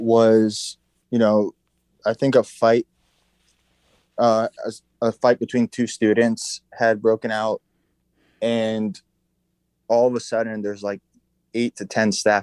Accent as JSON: {"language": "English", "town": "Greenwich", "region": "Connecticut", "country": "United States", "tie": "born or raised there", "said": "I grew up in Greenwich, Connecticut, so over 1,000 miles away."}